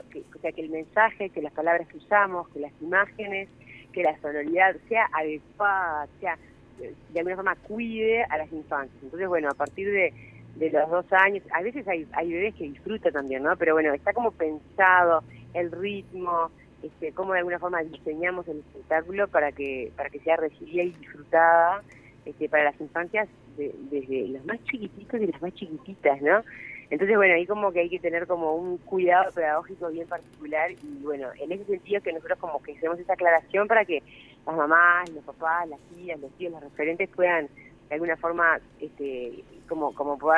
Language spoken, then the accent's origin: Spanish; Canelones, Uruguay; pero los demás y las demás somos de Canelones.